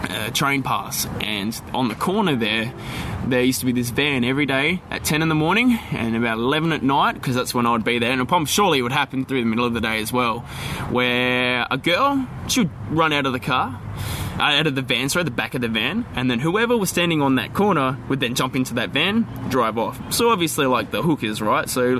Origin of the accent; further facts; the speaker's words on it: Australia; oh, no, I'm not, man. I'm from Australia.